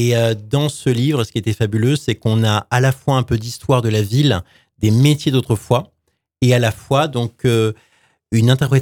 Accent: Provence-Alpes-Côte d'Azur, France; Je suis de la Côte d'Azur à l'origine, oui. Je suis du Var, mais né de parents espagnols.

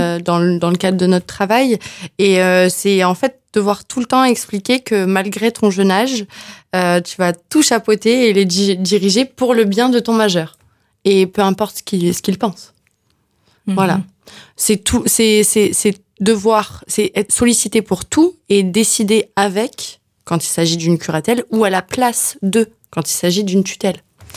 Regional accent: Hauts-de-France, France; now in Montpellier, France; Je viens du Nord, du coup je suis une ch'ti. Et je suis arrivée à Montpellier pour faire le métier de mes rêves.

